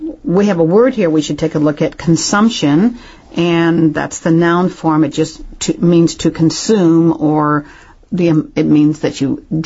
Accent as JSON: {"language": "English", "region": "Midwest", "country": "United States", "said": "I've been made fun of because I'm from the Midwest and I say pop."}